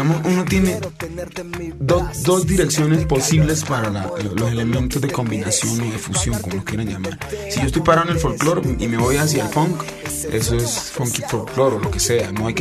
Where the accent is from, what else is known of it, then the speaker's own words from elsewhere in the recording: Quibdó, Chocó, Colombia; born there; Bueno, pues yo soy nacido en Quibdó, Chocó.